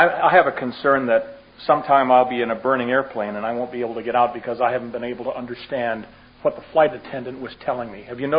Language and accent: English; Colombia; Yes, I'm from Colombia.